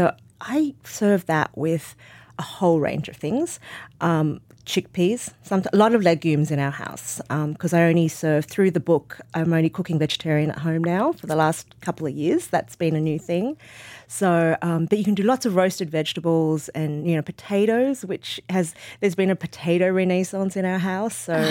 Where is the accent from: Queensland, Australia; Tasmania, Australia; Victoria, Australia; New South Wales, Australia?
New South Wales, Australia; Sydney; But I was born in Sydney, and I had this very different kind of third culture world, as I now describe it, is a very different culture to her, and going to Australian schools and, you know, being Australian when I was at school, but really growing up as a Chinese person at home.